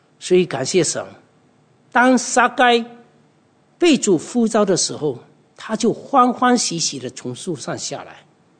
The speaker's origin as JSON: {"language": "Chinese", "country": "China", "said": "因为我们中国人大部分都是拜什么，拜偶像，甚至拜祖宗的这些东西"}